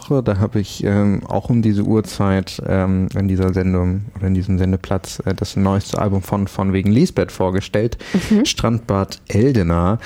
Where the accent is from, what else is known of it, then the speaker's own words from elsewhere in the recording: Erfurt, Thuringia, Germany; Jetzt sagt man in Erfurt. Als Erfurter sagt man Jena.